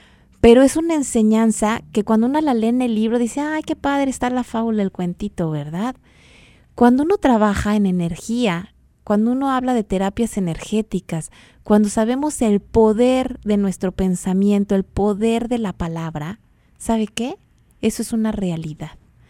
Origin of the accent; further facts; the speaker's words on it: Mexico City, Mexico; aquí me sale lo chilanga, pero pues de ahí soy del DF.